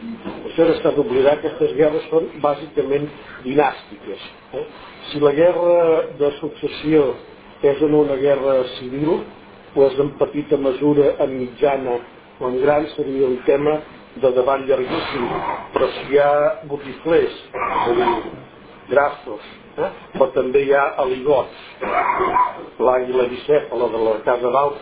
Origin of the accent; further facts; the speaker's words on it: Rocafort de Queralt, Catalonia, Spain; jo soc de Rocafort de Queralt. Rocafort de Queralt hi havia 50 ports, o sigui uns 250 habitants, que eren els que són avui en dia.